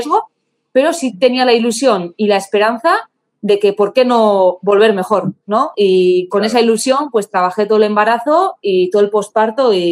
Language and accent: Spanish; Bilbao, Basque Country, Spain; que se disputaba en Bilbao, que es de donde yo soy